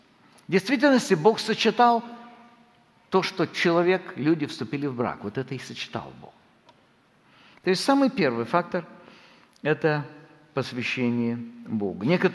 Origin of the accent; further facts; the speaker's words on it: North Caucasus, Russia; born there; наша история: я родился на Северном Кавказе